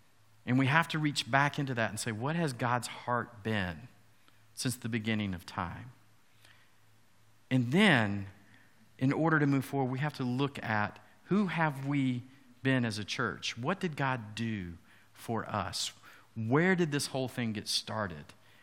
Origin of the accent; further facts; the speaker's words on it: Atlanta, Georgia, United States; If you don't know, I'm from Atlanta. I'm a Falcons fan.